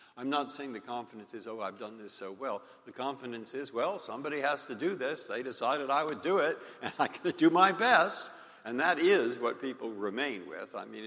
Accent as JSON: {"language": "English", "town": "San Francisco", "region": "California", "country": "United States", "tie": "born or raised there", "said": "the fact that I grew up in San Francisco and went to Lowell High School, and there's somebody here who went to Lowell High School, too."}